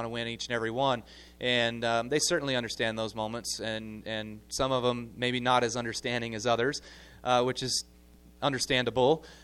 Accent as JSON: {"language": "English", "town": "Las Vegas", "region": "Nevada", "country": "United States", "said": "I'm from Las Vegas."}